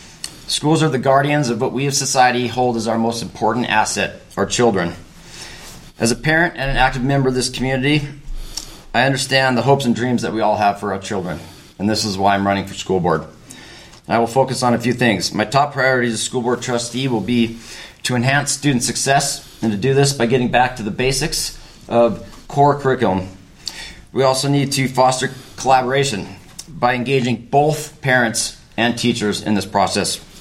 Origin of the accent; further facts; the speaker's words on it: Butte, Montana, United States; moved away; I'm from Butte, America, Montana. And after leaving Butte, I decided to follow my passion for skiing.